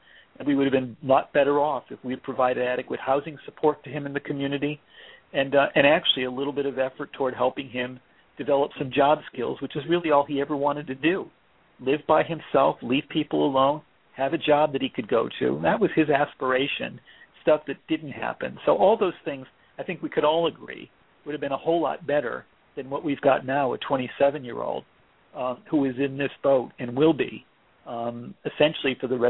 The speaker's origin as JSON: {"language": "English", "region": "Florida", "country": "United States", "tie": "born or raised there", "also_born_or_lived": "Texas", "said": "In my home state, your home state, Florida, we're 49th in spending for mental illness. And in Texas, the state I lived in before that, we were 50th in funding of mental health services."}